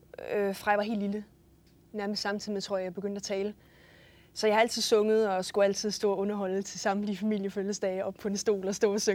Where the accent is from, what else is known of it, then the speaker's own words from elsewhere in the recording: North Denmark Region, Denmark; Jeg er nordjyde.